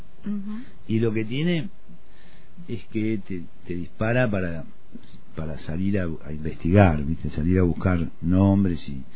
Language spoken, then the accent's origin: Spanish; General Roca, Río Negro, Argentina; born there; Yo nací acá en Roca, mi viejo también, mis hijos también